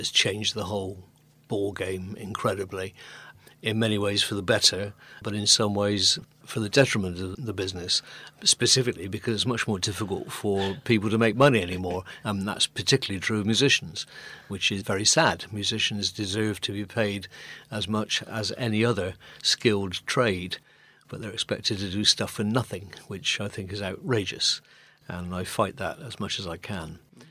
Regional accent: Bristol, South West England, United Kingdom; Throughout that time, though, I always kept a watch on Bristol because it's my hometown. I love it. I'm passionate about Bristol music and Bristol bands.

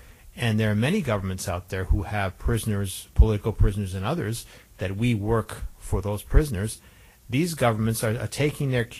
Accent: United States; as an American citizen, I say this, but I don't ever expect our country to do those kind of violations

